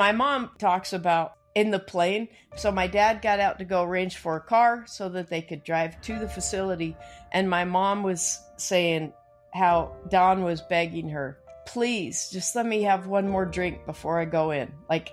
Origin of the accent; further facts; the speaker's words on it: Logan, Utah, United States; That's why we grew up in Logan. My mother was from the Logan area, grew up on a farm.